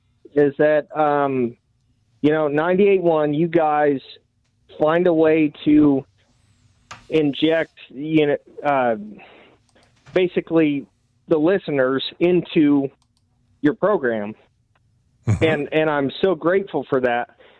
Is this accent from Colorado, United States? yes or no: yes; Denver, Colorado, United States; also born or lived in Kansas; I grew up in Denver, never heard it. Lived in Kansas for, I don't know, 18 years, and never heard one radio station